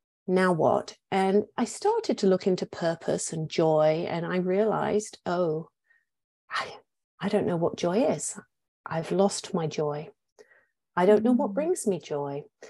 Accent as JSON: {"language": "English", "region": "England", "country": "United Kingdom", "said": "I'm English."}